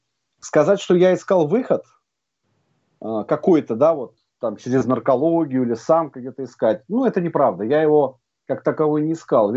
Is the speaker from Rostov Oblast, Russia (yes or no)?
no; Moscow, Russia; я алкоголик, алкоголик из Москвы. Вот, мне 45 лет, недавно исполнилось, 5 февраля.